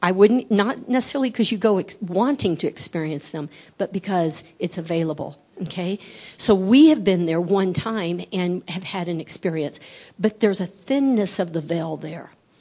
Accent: Texas, United States; born there; now in Casper, United States; So as we join together as a family, even though we're from Casper, Wyoming, I'm a Texan by birth.

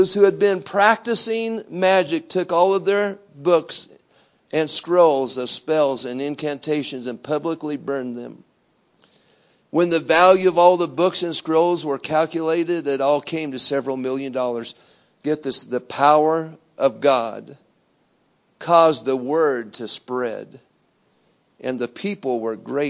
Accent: Wyoming, United States; We're from Wyoming.

